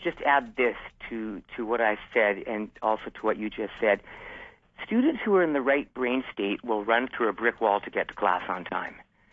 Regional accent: Canada; And I'm from Canada, of course, and we call our governing body the Ministry of Education.

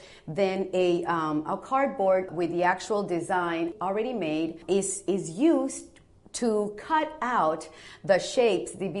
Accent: Brownsville, Texas, United States; now in Indianapolis, United States; grew up with two cultures. My Mexican culture, which I adore and I still do, growing up in Brownsville with my parents and spending all my summers in Mexico with my grandmother, with my cousins.

